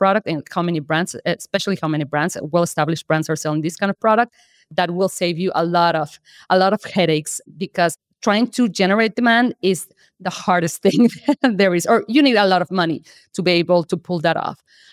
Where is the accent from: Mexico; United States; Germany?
Mexico; I am also from Mexico.